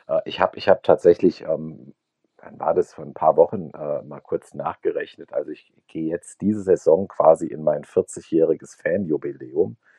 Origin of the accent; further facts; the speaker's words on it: Frankfurt, Hesse, Germany; Nee, ich bin tatsächlich in Frankfurt geboren und dort auch groß geworden.